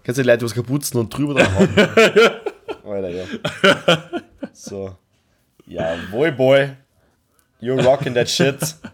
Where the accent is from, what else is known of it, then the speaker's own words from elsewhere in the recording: Austria; Nein, wir sind Österreicher